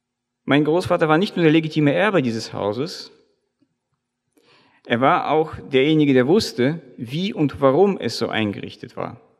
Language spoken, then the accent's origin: German; Russia; now in Germany; Ich selbst bin ja in Russland aufgewachsen, das heißt, meine Kindheit habe ich in Russland verbracht. Das liegt daran, dass deutsche Vorfahren meinerseits nach Russland ausgewandert sind. Genau genommen teilweise in die Ukraine und andere an den Kaukasus.